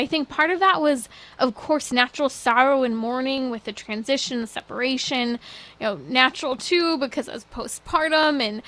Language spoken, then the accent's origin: English; California, United States; And I'm really looking to Los Angeles, San Diego, California. Come on, you're my home state.